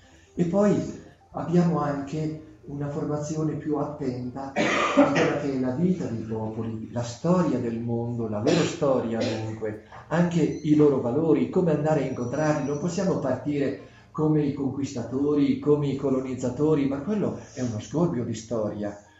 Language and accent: Italian; Veneto, Italy; ho fatto lì le elementari. Sotto le montagne, le prealpi, quando la pianura veneta comincia a salire verso le Dolomiti.